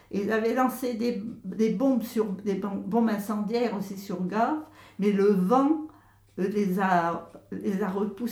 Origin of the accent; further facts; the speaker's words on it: Pont-Croix, Brittany, France; born there; Je suis née à Pont-Croix, un jour de grande foire, en 1925.